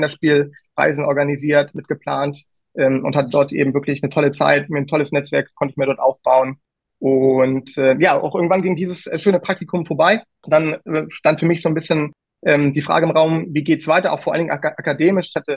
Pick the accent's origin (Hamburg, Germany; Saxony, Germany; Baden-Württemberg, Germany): Hamburg, Germany; born there; Ich bin gebürtig aus Hamburg und aktuell für Fortuna Düsseldorf tätig.